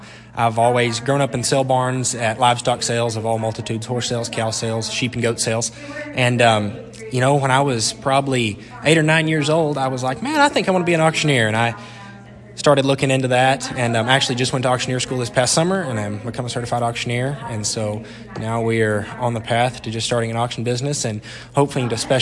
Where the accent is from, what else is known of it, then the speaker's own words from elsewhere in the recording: Brock, Texas, United States; I'm from Brock, Texas, which is just a little bit west of Dallas-Fort Worth area, about 45 miles.